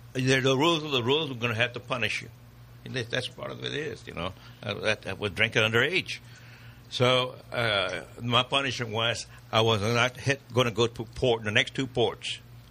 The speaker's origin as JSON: {"language": "English", "town": "Alice", "region": "Texas", "country": "United States", "tie": "born or raised there", "lives_now": "Amarillo, United States", "said": "I grew up in Alice, Texas, a little town right off near Corpus Christi, Jim Wells County."}